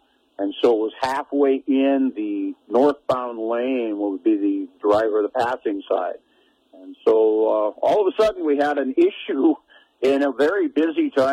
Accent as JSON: {"language": "English", "town": "Anaconda", "region": "Montana", "country": "United States", "tie": "born or raised there", "said": "I'm fortunate to grow up in a small town, born and raised in Anaconda"}